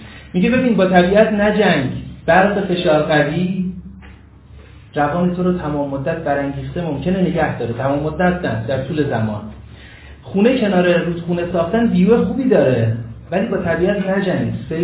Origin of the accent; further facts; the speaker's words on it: Iran; born there; یکی از شرایط ناگزیر ما اینه که تو ایران به دنیا اومدیم، تو این زمانه، تو جهان سوم